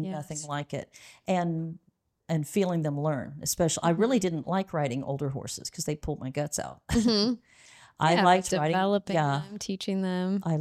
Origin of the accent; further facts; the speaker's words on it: San Marcos, Texas, United States; And I'm from San Marcos, Texas. My dad's a cattle rancher.